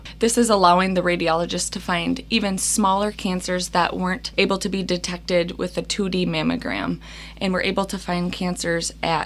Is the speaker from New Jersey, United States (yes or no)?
no; Curtis, Michigan, United States; I grew up in the Curtis, Michigan area.